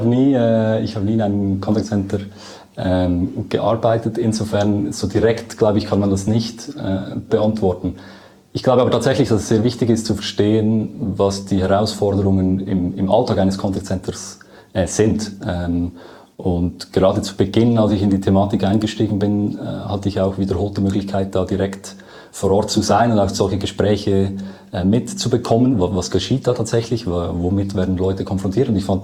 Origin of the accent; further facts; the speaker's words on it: Lucerne, Switzerland; ich komme aus Luzern. Auch meine Ausbildungen sind in erster Linie in Luzern durchgeführt worden. Ich lebe auch dort.